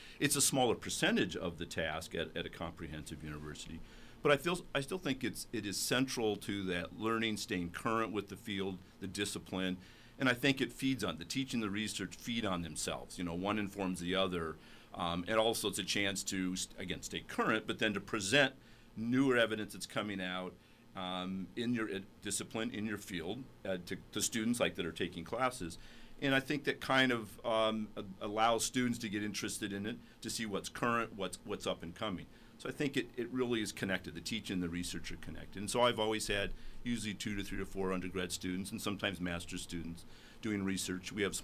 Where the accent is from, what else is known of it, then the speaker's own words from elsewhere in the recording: Platteville, Wisconsin, United States; So I grew up in Platteville, Wisconsin